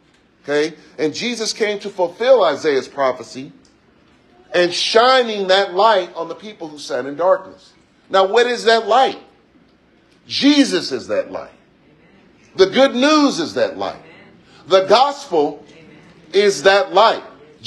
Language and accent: English; San Francisco, California, United States; Okay, I grew up in the coastland. I grew up in San Francisco.